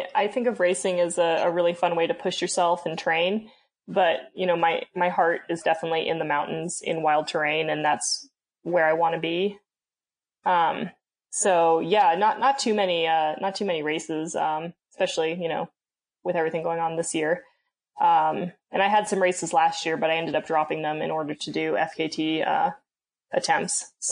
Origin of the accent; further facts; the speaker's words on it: Jackson, United States; But yeah, no, I grew up in Jackson for the most part.